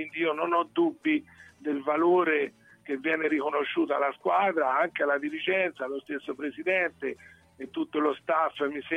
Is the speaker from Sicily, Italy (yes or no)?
no; Siena, Tuscany, Italy; principalmente come cittadino, come senese, bisogna in qualche modo svegliarsi da questo letargo.